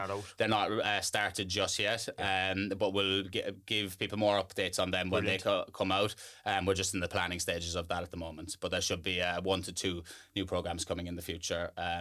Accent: Munster, Ireland; Because I didn't grow up in the city, I grew up down in West Cork.

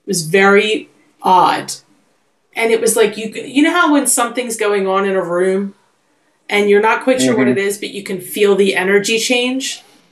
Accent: United States; I mean, it was such like as an American, it was such a proud moment.

